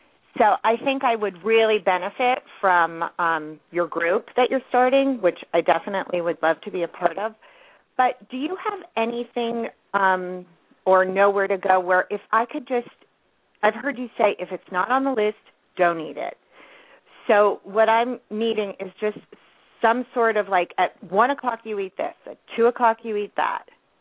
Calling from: California, United States; I'm calling from California.

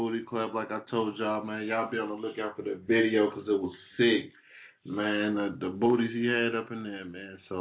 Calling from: New York, United States; I'm calling from New York

